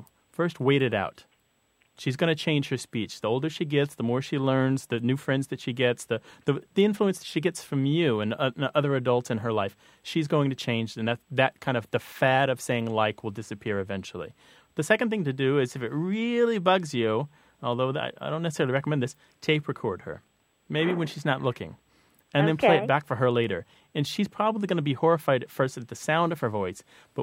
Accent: Missouri, United States; I have to say that I don't know that from growing up in Missouri.

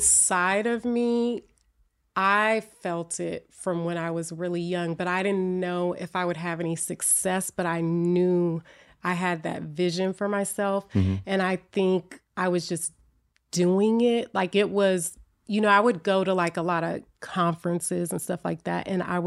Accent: Oakland, California, United States; also born or lived in Berkeley; And I was born in Oakland, but I grew up in Berkeley and Oakland.

